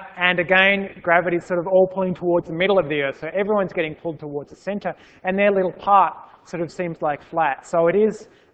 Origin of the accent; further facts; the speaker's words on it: Australia; I come from Australia and that's kind of upside down.